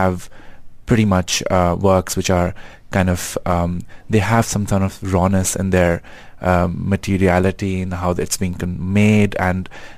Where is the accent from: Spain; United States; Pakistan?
Pakistan; I'm a Pakistani.